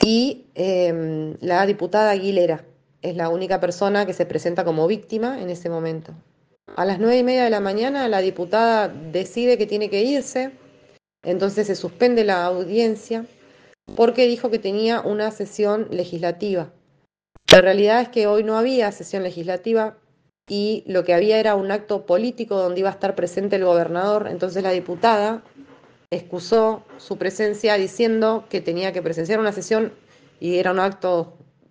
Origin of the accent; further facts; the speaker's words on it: Chubut, Argentina; de Chubut, soy militante socioambiental y comunicadora social